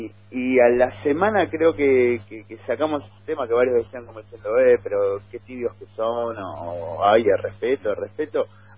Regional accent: Argentina; lo que nos toca como desafío como argentinos pasar este momento y crecer

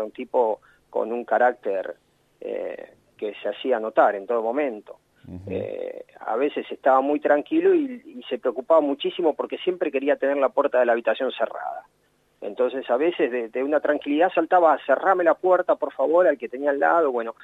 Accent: Moreno, Buenos Aires Province, Argentina; No, yo soy de Moreno.

